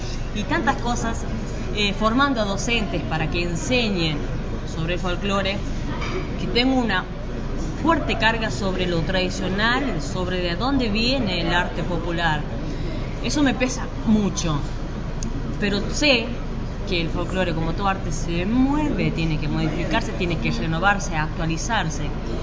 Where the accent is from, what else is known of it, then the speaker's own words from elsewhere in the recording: La Rioja, Argentina; Vengo de La Rioja. Nosotros mamamos de chiquito las tradiciones, amamos.